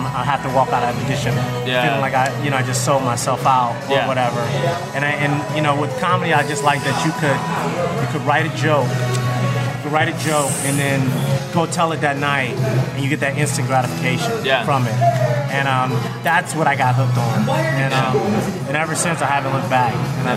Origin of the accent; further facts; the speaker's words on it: Detroit, Michigan, United States; now in Los Angeles, United States; No, I'm from Detroit, Michigan, originally. I've been in Los Angeles about 8 years.